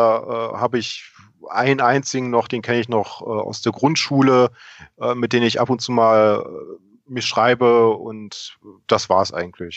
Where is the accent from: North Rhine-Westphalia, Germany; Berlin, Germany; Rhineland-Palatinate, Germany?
Berlin, Germany; also born or lived in Thuringia; now in Munich, Germany; ich bin geboren in Berlin, bin dort in Steglitz groß geworden und bin jetzt durch den Umstand, dass meine Eltern 99 aus Berlin rausziehen wollten, dann nach Thüringen